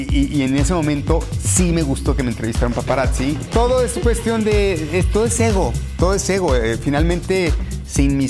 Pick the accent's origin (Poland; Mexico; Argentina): Mexico; now in United States; Y más estando aquí de regreso en México, que tenía rato también que no daba yo así entrevistas en vivo en mi país.